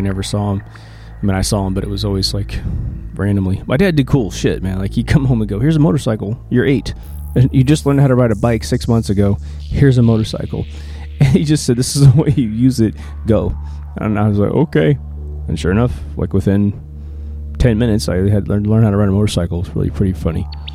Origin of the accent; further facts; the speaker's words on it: Kansas, United States; But I remember growing up in Kansas, and when I would drive from my little hometown to the next city over, Wichita, Kansas, it was about 104 miles, I think.